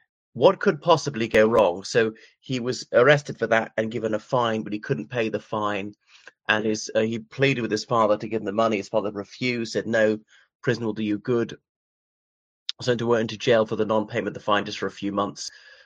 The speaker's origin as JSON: {"language": "English", "country": "Ireland", "said": "from Ireland, so welcome back to my channel"}